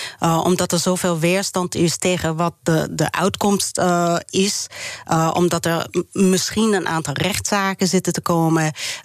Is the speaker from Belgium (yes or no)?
no; New Mexico, United States; Dutch is a second language; Nee, ik kom uit New Mexico.